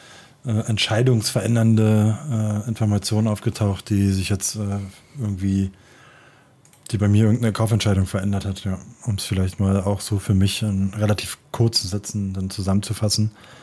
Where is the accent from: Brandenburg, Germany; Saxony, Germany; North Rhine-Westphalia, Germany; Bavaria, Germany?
Bavaria, Germany; als Bayer habe ich sogar, glaube ich, einen frohen Leichnam in der Woche.